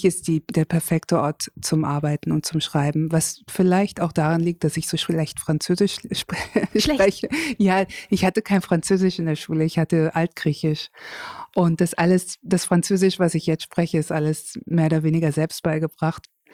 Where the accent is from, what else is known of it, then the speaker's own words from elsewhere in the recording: Kassel, Hesse, Germany; moved away as an adult; also born or lived in London; ich bin in Deutschland, in Kassel aufgewachsen, bin dann nach dem Abitur direkt nach London gegangen.